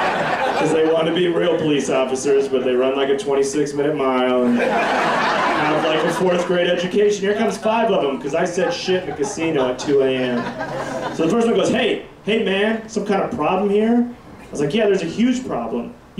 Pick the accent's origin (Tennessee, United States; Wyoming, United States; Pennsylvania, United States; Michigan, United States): Wyoming, United States; I'm like, I'm from Wyoming, sir.